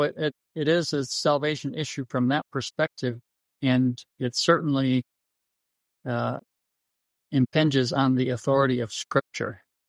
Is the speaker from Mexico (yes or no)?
yes; Mexico; growing up in Mexico, it was not an issue while I was on the mission field